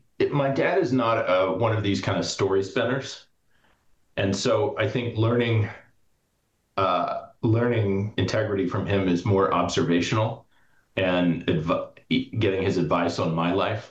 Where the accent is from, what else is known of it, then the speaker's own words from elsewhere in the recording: Texas, United States; Grew up in Texas, one of two older of two.